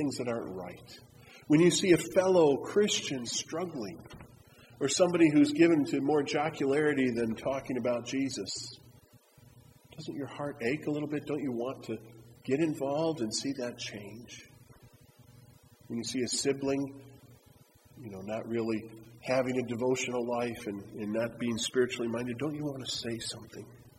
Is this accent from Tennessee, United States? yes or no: no; Wisconsin, United States; You know, I grew up in the Midwest. We don't swear a lot, you know. Back in Wisconsin.